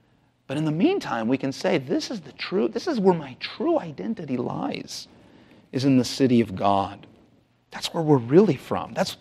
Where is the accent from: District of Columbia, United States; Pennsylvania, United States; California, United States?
California, United States; also born or lived in Los Angeles / San Diego; Well, I'm from Southern California. Born in Los Angeles, raised in Orange County, lived in San Diego for over 30 years. And I love San Diego.